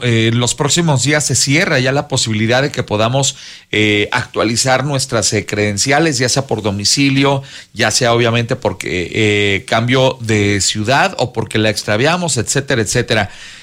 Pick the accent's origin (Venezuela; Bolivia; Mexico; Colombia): Mexico; ya sabemos cómo somos los mexicanos